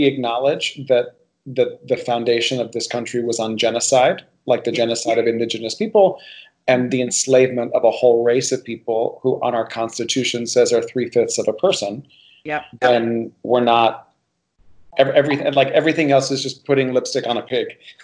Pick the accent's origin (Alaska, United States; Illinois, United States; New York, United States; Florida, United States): Florida, United States; Miami; one of the privileges of growing up in Miami for me is somebody who's Cuban and also has Spanish origin